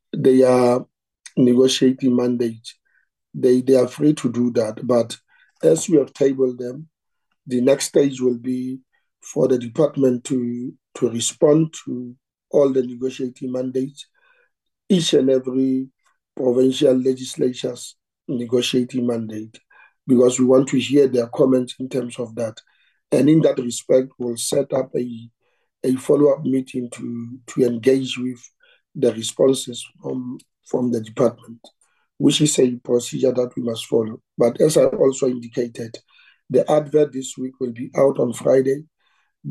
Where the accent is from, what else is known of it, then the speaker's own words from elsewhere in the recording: North West, South Africa; I come from the Northwest